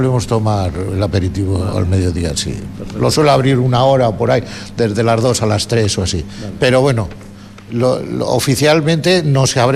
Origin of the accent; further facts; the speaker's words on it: Gaceta, Basque Country, Spain; Yo soy de Gaceta, o sea, yo he nacido en la Llanada.